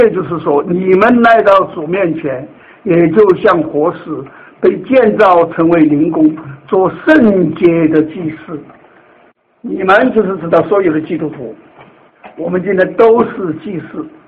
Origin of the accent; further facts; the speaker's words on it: China; 我是从大陆来的嘛